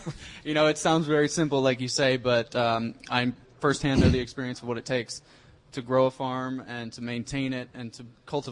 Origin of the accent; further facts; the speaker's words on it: Acme, Pennsylvania, United States; Acme, Pennsylvania.